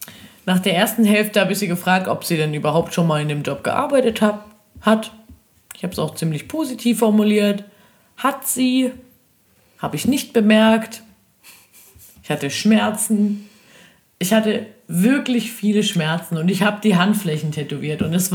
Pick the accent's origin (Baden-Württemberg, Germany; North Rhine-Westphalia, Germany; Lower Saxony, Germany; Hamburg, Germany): Baden-Württemberg, Germany; Ich bin ein richtiger Schwabe.